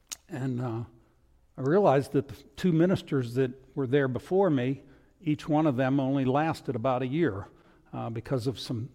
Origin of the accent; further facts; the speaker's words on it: Pittsburgh, Pennsylvania, United States; As most of you know, I come from Pittsburgh, Pennsylvania. I was born and raised there. I've got the accent to prove it